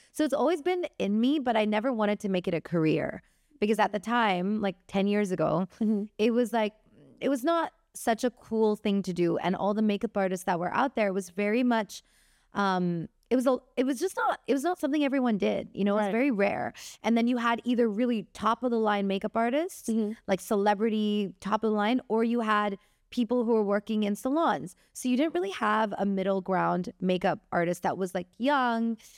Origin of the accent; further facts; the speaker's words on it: Hong Kong; growing up in Hong Kong and Indian culture